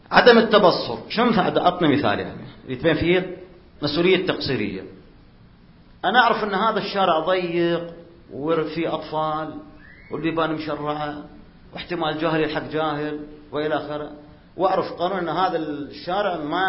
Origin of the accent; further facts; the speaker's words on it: Syria